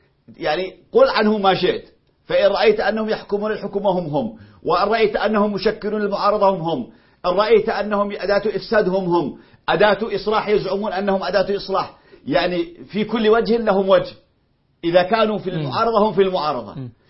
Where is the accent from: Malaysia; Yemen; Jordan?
Yemen; كل مفسد وكل عربيد عندنا في اليمن هو موجود معهم